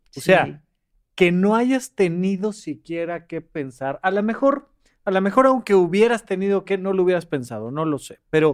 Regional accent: Toluca, State of Mexico, Mexico; now in Mexico City, Mexico; yo me salgo de Toluca, me vengo a la Ciudad de México...

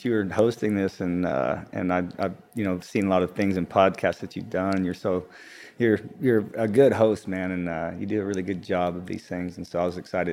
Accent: Texas, United States; also born or lived in Hobbs, New Mexico; I was born in Hobbs, New Mexico. Grew up in West Texas, around Midland and Odessa, and kind of all over Texas. My family moved around quite a bit.

